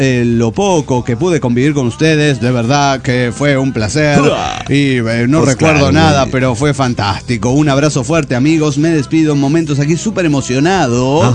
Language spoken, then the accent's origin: Spanish; Chile; me decía que dicho contenido estaba bloqueado en mi país, Chile, por derechos de autor.